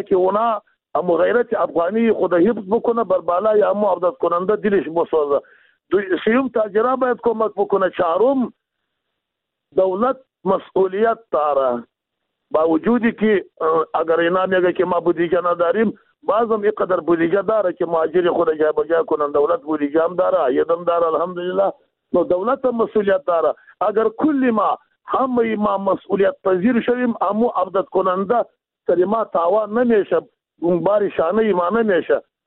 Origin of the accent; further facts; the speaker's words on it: Afghanistan; ما مردم افغانستان به هر صورت خودی ما افغان هستیم، از افغانستان هستیم